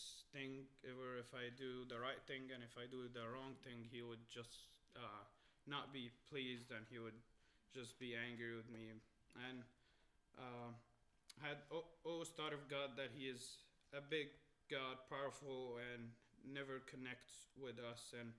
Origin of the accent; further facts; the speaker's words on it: Alexandria, Alexandria Governorate, Egypt; I am originally from Egypt. I was born and raised in Alexandria, Egypt, and it's somewhere in the world.